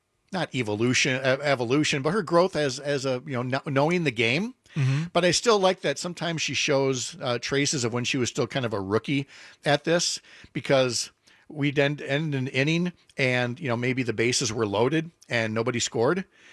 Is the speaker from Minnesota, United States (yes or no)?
yes; Minnesota, United States; But I can tell you, growing up in Minnesota, you know, it's one of those where you're either just sitting down